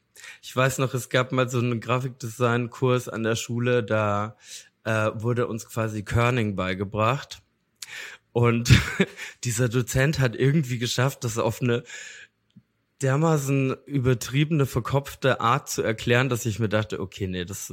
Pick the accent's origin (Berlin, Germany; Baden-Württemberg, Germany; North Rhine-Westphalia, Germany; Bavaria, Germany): Bavaria, Germany; now in London, United Kingdom; aber eigentlich komme ich schon so fast aus dem Bayerischen Wald, könnte man sagen. Aus so einem kleinen Dorf in der Nähe von Passau.